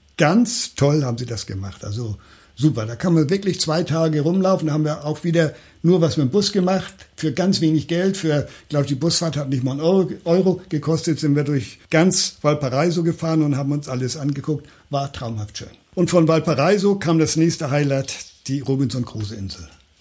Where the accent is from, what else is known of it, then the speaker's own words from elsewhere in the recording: Baden-Württemberg, Germany; Also eine sehr interessante Altstadt mit wirklich alten Schindelhäusern hier, wie es bei uns im Schwarzwald ist. Da fühlte man sich fast zu Hause.